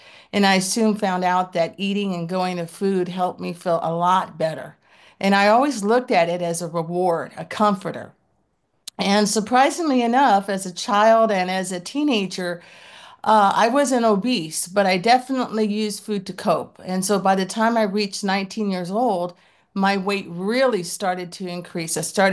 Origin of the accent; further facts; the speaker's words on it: California, United States; as Cindy said, and I'm from Southern California.